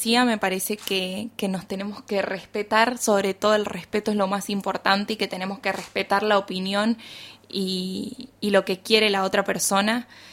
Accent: Mendoza, Argentina; esta tradición que nos identifica como mendocinos

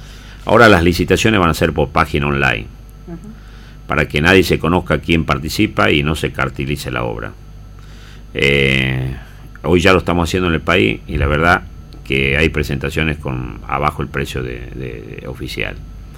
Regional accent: Aguilares, Tucumán, Argentina; yo amo mi tierra, soy un tucumano, soy un hombre de Aguilares, he nacido en un pueblo del interior.

